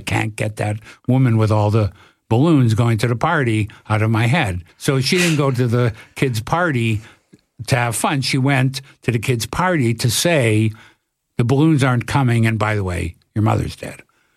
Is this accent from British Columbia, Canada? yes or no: no; Toronto, Ontario, Canada; I'm from Toronto.